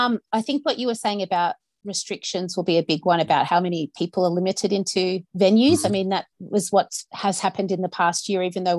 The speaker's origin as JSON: {"language": "English", "region": "Queensland", "country": "Australia", "tie": "born or raised there", "said": "I come from Queensland, so there's some wine regions a couple of hours from where I grew up."}